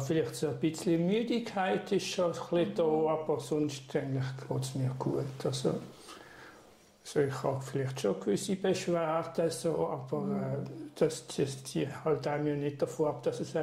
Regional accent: Allschwil, Basel-Landschaft, Switzerland; Also ich bin in der Region Basel aufgewachsen, in Allschwil. Vor 1968 ist der Jahrgang, jetzt muss ich immer rechnen, wie alt ich bin. Das ist dann 54, glaube ich.

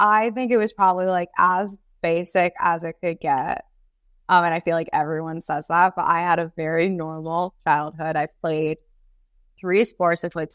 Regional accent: Connecticut, United States; Well, I'm from Connecticut, so I would say New Haven, Connecticut has the best pizza.

